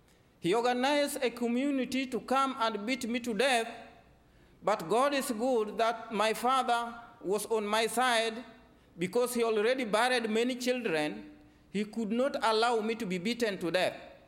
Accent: Nyanza, Kenya; English is a second language; In Kenya, we live in southwest of Kenya, near Lake Victoria, border of Kenya and Tanzania, very far with our capital city, Nairobi. There, people are very poor. No any kind of development, no roads, no electricity

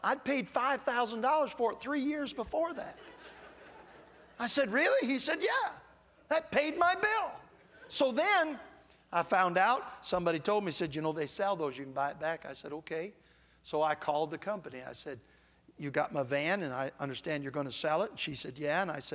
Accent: Michigan, United States; because I was raised in Michigan where it's no fault

